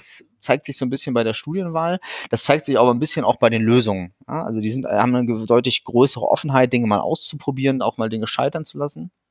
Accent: Rostock, Mecklenburg-Vorpommern, Germany; ich bin ein gebürtiges Nordlicht. Ich komme also aus Rostock, komme aus einer Medizinerfamilie

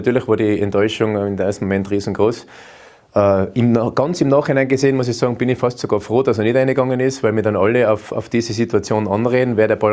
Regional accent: Austria; Also das ist ja bei uns in Österreich modern.

